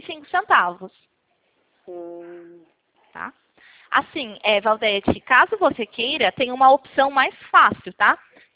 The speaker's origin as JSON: {"language": "Portuguese", "region": "São Paulo", "country": "Brazil", "said": "eu sou aqui do interior de São Paulo."}